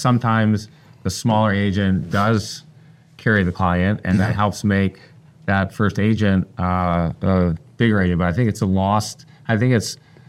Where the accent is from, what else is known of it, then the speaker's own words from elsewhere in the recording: Los Angeles, California, United States; I'm from Los Angeles.